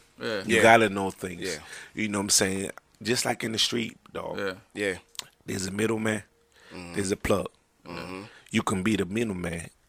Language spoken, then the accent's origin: English; Sierra Leone; Everybody, I'm from Sierra Leone, so a lot of people like, what the hell is this dude doing?